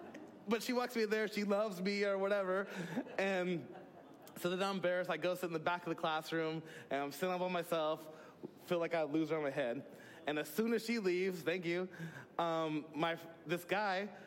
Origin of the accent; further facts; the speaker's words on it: Tacoma, Washington, United States; I grew up on the east side of Tacoma, and it was a little rough.